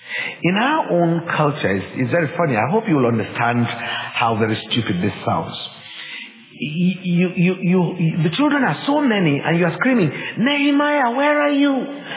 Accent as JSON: {"language": "English", "town": "Jos", "region": "Plateau", "country": "Nigeria"}